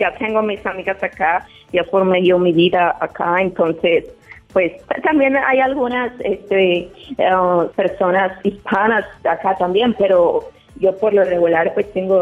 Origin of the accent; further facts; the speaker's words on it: Guanajuato, Mexico; now in Chicago, United States; Yo soy de Guanajuato, pero...